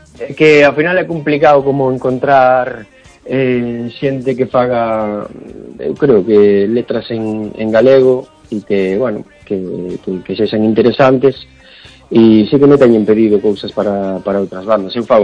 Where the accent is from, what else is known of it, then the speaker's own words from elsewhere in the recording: Noia, Galicia, Spain; para nós, o sea, que somos de Noia